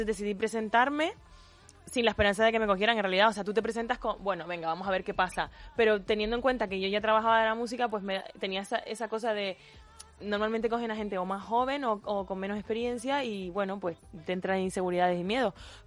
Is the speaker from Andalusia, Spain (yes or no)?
no; Canary Islands, Spain; now in Madrid, Spain; Salí de Canarias y me vine para Madrid solo para hacer el musical.